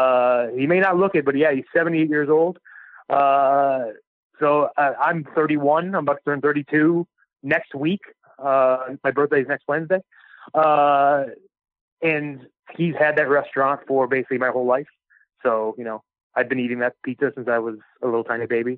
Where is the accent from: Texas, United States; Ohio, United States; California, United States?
Ohio, United States; Cleveland; maybe it's just because I'm from Cleveland and I kind of have a workhorse mentality